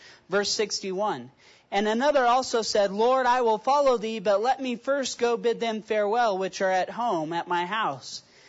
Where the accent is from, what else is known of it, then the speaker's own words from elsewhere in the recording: Cody, Wyoming, United States; Going home to Wyoming is where I'm from. I'm from Cody, Wyoming.